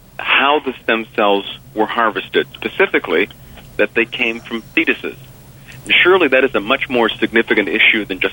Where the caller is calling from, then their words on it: Edmonton, Alberta, Canada; I'm calling from Edmonton.